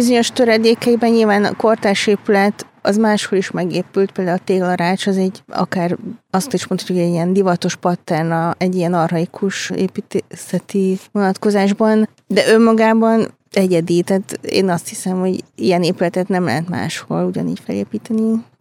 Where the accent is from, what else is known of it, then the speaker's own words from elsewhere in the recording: Szolnok, Jász-Nagykun-Szolnok, Hungary; Szolnokiként egyszerűen, tehát szívünk, lelkünk benne van ebben az épületben